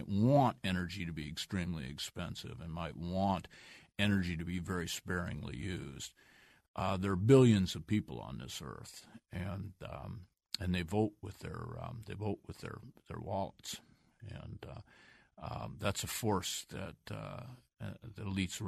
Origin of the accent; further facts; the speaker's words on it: Toledo, Ohio, United States; I come from Toledo, Ohio, a city that basically no longer exists. I mean, it's just kind of it's a donut city. There's suburbs all around it, and there's a hole in the middle.